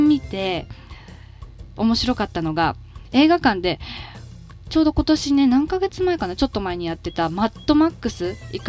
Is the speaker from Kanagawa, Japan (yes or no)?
no; Naha, Okinawa, Japan; ですね、沖縄県那覇市生まれ育ちの